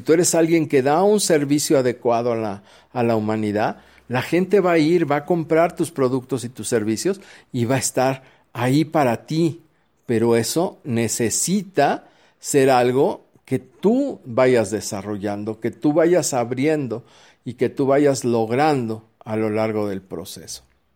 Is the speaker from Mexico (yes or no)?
yes; Mexico; desafortunadamente como mexicanos